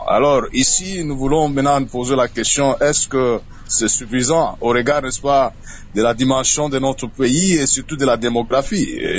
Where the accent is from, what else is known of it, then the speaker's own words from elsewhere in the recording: Kolwezi, Lualaba, DR Congo; Moi, j'ai vécu, je suis natif du Kolwezi et de Kolwezi.